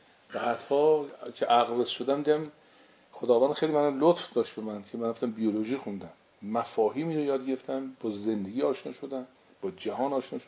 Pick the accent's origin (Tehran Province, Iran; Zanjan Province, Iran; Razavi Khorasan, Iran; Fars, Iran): Tehran Province, Iran; Tehran; born there; 66 سالم داره، خرداد آینده میرم تو 67 سال. متولد تهران هستم، خیابان شکوفه. پدرم از سیتش آشتیانی است، مادرم آشتیانی و گرکانی است